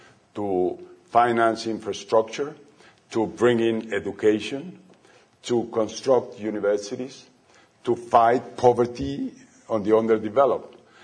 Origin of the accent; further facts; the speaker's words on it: Guanajuato, Mexico; English is a second language; now in United States; when you are in Guanajuato, in my hometown, and you manage to cross here, you make 8 times more, 10 times more.